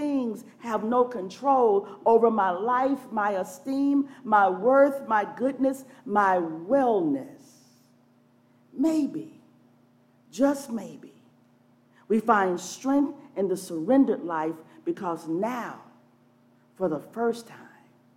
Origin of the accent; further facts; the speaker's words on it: Atlanta, Georgia, United States; I grew up in Atlanta, Georgia. I was the only child of my parents. I enjoyed many comforts in life.